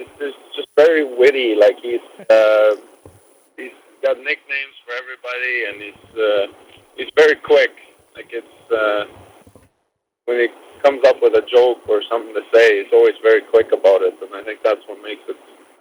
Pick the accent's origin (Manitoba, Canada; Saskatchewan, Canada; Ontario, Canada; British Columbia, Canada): Manitoba, Canada; Winnipeg; I've known since I grew up in Winnipeg.